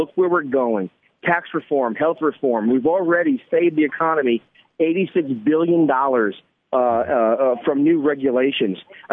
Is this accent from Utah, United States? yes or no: no; Bronx, New York, United States; I'm from New York. I'm a Bronx guy. Donald Trump talks like my father.